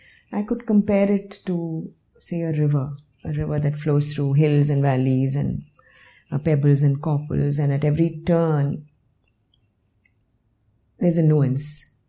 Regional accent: Mumbai, Maharashtra, India; growing up in Bombay helped every bit

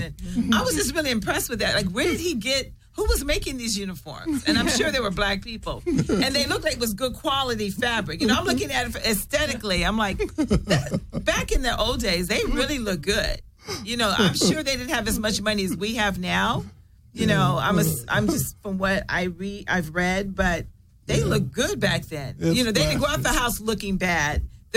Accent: Los Angeles, California, United States; I live in South Central. I mean, I grew up in South Central, and I still live in a black neighborhood.

